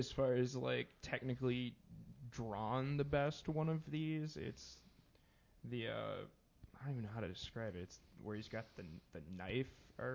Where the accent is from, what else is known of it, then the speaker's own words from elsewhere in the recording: United States; I mean, it might just be because I'm an American looking at it.